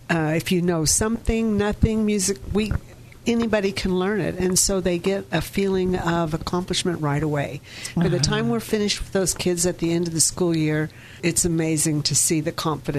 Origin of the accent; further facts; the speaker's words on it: Phoenix, Arizona, United States; moved away as an adult; Phoenix, Arizona.